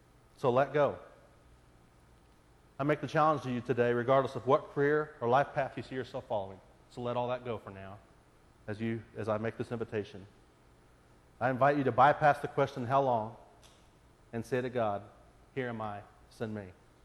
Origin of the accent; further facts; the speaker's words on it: Clay Center, Kansas, United States; I was growing up in Clay Center, Kansas.